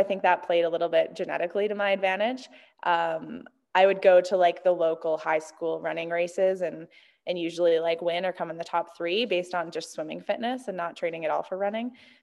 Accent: Canada; now in Bend, United States; I'm Canadian, but I currently live in Bend, Oregon. My boyfriend's from Portland, so I've kind of migrated to the U.S.

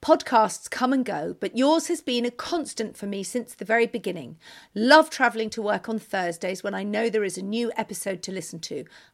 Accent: Oklahoma, United States; I'm an Anglophile from Oklahoma.

